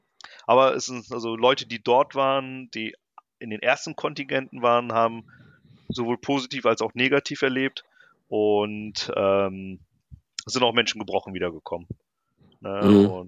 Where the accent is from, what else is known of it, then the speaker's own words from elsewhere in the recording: Germany; weil ich als Deutscher mit iranischen Eltern die Sprache spreche, also Farsi.